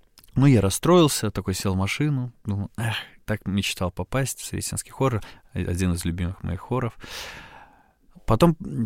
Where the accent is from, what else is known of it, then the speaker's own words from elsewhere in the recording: Bykhaw, Mogilev Region, Belarus; born there; я родился в Быхове, маленький город, Могилевская область, Белоруссия.